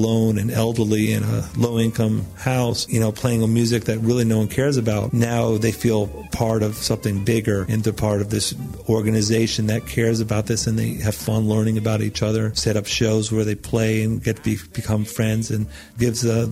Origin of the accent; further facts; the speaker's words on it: Connecticut, United States; When I grew up in Connecticut, traveling with my parents, you go to the Holiday Inn